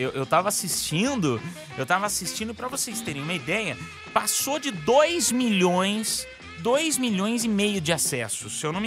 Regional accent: Brazil; eu sou do Brasil e aí vou eu e minha namorada lá pro Alasca

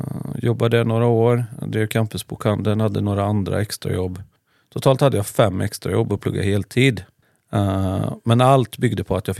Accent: Tidaholm, Västra Götaland County, Sweden; Nej, jag är uppväxt i Tidaholm och läste samhällsekonomi på gymnasiet.

